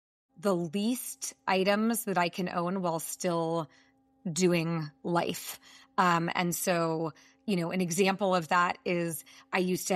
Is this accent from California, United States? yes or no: yes; San Francisco, California, United States; I'm from the San Francisco Bay Area. I am the mother of 2.